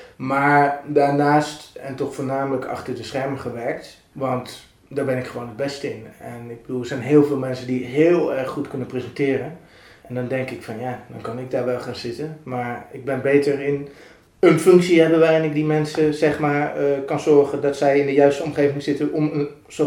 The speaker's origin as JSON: {"language": "Dutch", "town": "Amstelveen", "region": "North Holland", "country": "Netherlands", "tie": "born there", "said": "Als vrijwilliger eerst bij lokale omroep in Amstelveen, mijn geboorteplaats."}